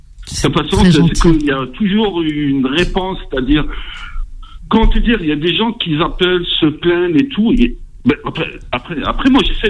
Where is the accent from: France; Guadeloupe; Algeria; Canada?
Algeria; Oran, Oran Province; parce que moi, je suis d'Oran, la campagne, Arabia d'Oran.